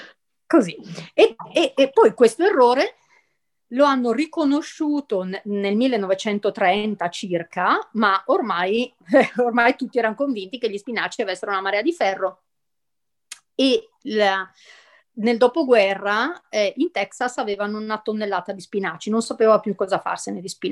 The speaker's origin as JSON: {"language": "Italian", "region": "Lombardy", "country": "Italy", "said": "c'è un'associazione in Val Camonica delle mie parti"}